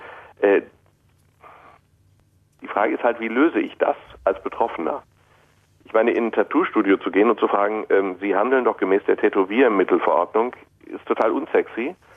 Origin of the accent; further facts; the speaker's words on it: North Rhine-Westphalia, Germany; Ich komme aus dem Ruhrgebiet.